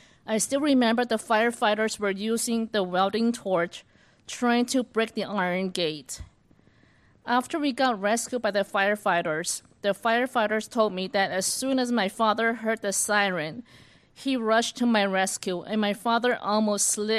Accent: Hong Kong; I was born in Hong Kong. My maternal grandmother is a devout Christian. All the schools that I attended in Hong Kong were all Christian schools.

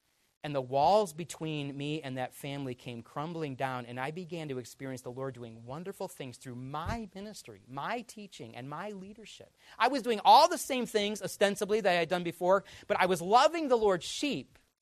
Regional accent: Michigan, United States; Because I was from Michigan. That's where the real people live, right? Because we're Midwesterners. And we don't talk so funny.

